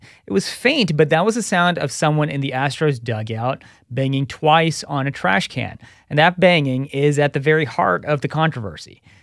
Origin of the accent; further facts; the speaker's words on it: Houston, Texas, United States; I grew up in Houston in the era of Nolan Ryan and Mike Scott and Billy Hatcher